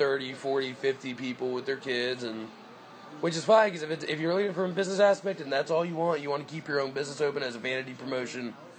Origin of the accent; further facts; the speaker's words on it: Tennessee, United States; because I looked like shit and they knew I was from Tennessee.